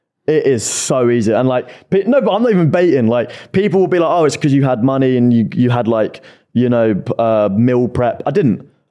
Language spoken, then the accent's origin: English; East of England, United Kingdom; Oh, I am. I'm from Essex.